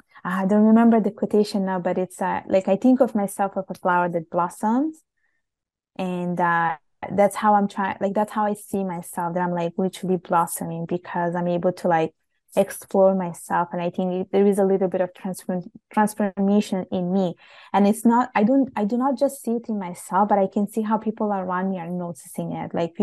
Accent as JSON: {"language": "English", "country": "Italy", "tie": "born or raised there", "said": "what it felt like to be a brown girl growing up in Italy. So it's more reflections and introspective reflection of really what it felt like to grow up in Italy. Like I talk about my experience going to a school that was very much Catholic, whereas the religion I was growing up was completely different."}